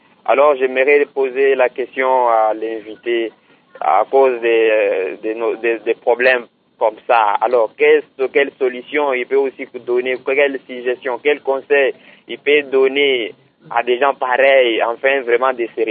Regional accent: Kasaï, DR Congo; ici, chez nous au Kassai, nous avons la culture de voir un peu quelqu'un à côté des femmes.

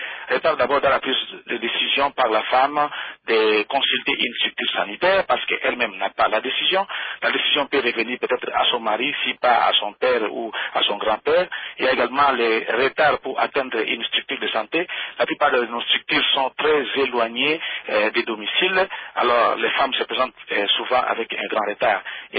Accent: Maniema, DR Congo; Bon, ici chez nous, au Maniema

